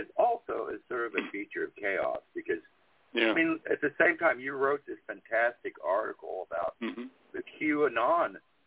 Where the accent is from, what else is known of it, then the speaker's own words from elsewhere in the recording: Kansas, United States; Man. I'm from Kansas. I'm not used to this kind of stuff.